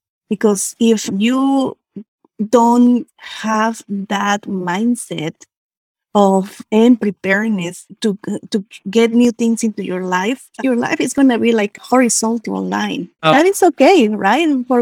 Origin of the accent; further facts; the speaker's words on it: Guanajuato, Mexico; Yes, I'm originally from Guanajuato. Guanajuato is a state in the middle of the country of Mexico.